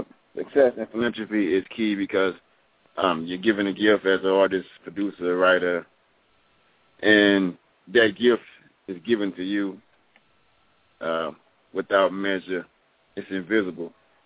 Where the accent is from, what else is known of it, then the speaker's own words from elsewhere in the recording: Atlanta, Georgia, United States; I'm from Atlanta, Georgia, USA, representing poetry, music, you know, original art